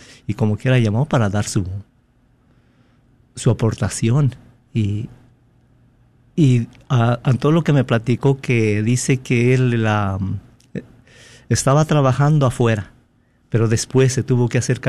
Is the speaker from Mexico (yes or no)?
yes; Coroneo, Guanajuato, Mexico; Pero hay muchas personas ahí en Amarillo de allá de donde soy yo, de Guanajuato. A lo mejor me escuchan, a los de Coroneo, Guanajuato.